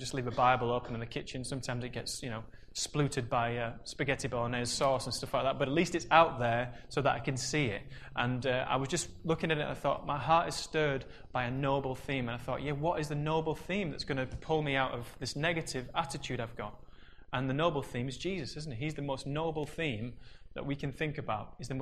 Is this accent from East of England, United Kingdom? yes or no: no; Yorkshire and the Humber, United Kingdom; now in Salford, United Kingdom; it's no excuse that I'm a Yorkshireman and that's the way it is. You know, it's, you know, I've come to Salford and I've changed my accent a bit